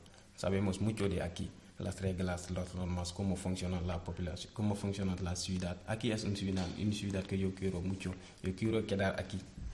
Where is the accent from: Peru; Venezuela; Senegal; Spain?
Senegal; Sí, soy de Senegal.